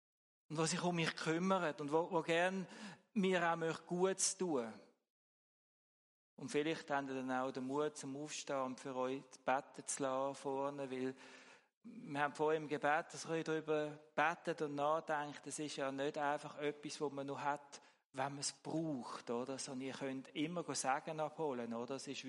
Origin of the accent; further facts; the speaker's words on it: Switzerland; Ist für mich hier als Schweizer nicht jetzt gerade so klar gewesen